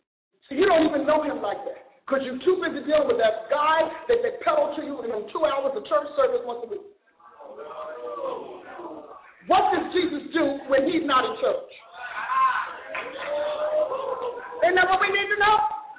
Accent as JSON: {"language": "English", "town": "Newark", "region": "New Jersey", "country": "United States", "tie": "born there", "said": "I'm going to go back to my North roots. You know, I'm born from Newark, New Jersey."}